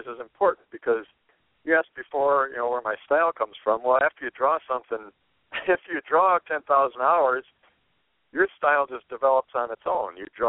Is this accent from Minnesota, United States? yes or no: no; Milwaukee, Wisconsin, United States; as far as I know, I'm from Milwaukee.